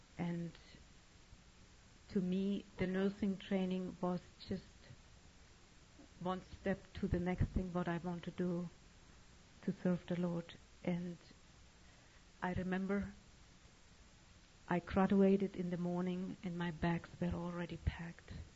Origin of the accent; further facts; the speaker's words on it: Germany; He's from India, I'm from Germany.